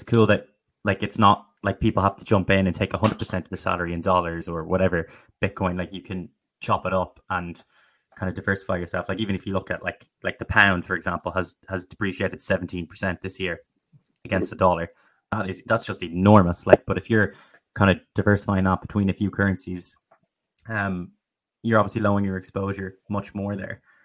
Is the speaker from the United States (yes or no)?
no; Ireland; Like if you look at the euro, like I'm Irish, so I use the euro